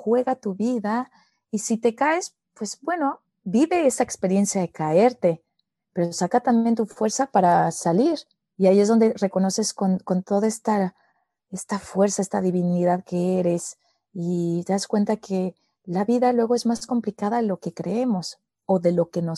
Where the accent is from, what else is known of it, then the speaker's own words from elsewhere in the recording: Mexico; por ser mexicana me dicen la chamana